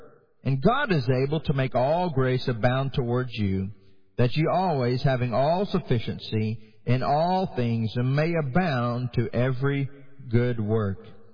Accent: Haiti; To me, growing up in Haiti, it was just another day at the office.

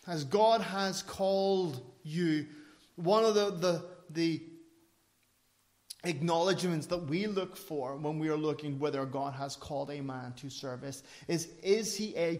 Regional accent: Ireland; because I'm Irish.

